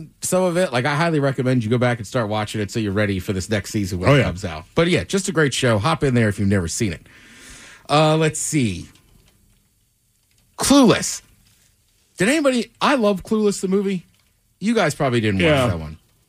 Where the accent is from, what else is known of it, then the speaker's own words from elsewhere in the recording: College Park, Maryland, United States; I grew up in College Park, so first, I'm a Maryland fan through and through.